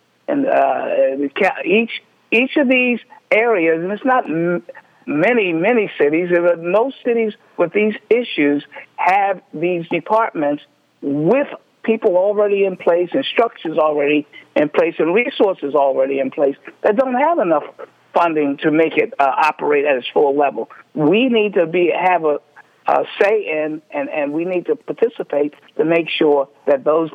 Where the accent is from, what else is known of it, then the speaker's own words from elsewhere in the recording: Baltimore, Maryland, United States; I'm from Baltimore. I know the element of the city